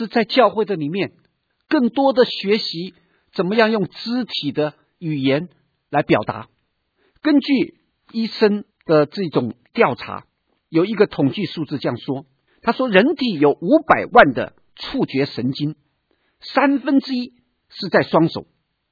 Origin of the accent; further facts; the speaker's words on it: China; 我要再一次的提醒我们中国人，可能比较需要操这方面的操练